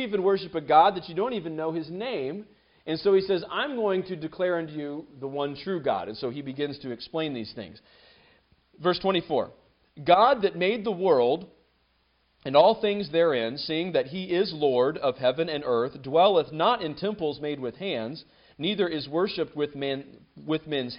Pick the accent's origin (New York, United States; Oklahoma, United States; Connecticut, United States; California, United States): Oklahoma, United States; growing up in Oklahoma, my grandparents all lived in Indiana